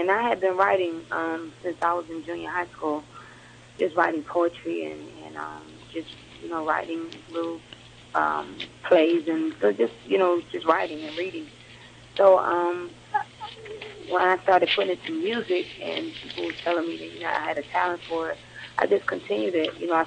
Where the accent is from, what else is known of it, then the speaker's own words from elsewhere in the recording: Miami, Florida, United States; Just growing up in Miami, Liberty City is a tough neighborhood where a lot of Latinos migrated